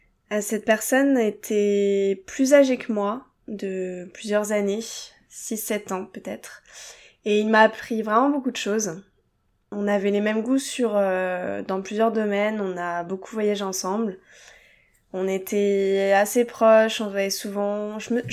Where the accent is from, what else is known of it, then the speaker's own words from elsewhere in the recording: Hauts-de-France, France; Moi, je venais de la campagne du Nord, donc je découvrais vraiment un monde enchanteur.